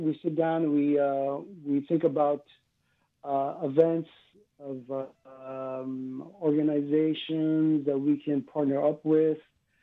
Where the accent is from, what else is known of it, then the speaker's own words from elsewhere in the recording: New York City, New York, United States; I grew up in New York City. A lot of ex New Yorkers live here.